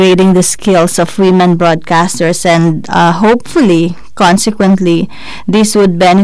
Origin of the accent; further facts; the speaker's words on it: Philippines; from the Philippines. I'm a Filipino.